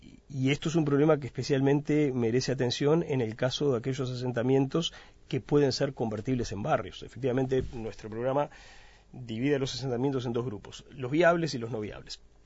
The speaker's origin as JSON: {"language": "Spanish", "country": "Uruguay", "said": "somos todos uruguayos"}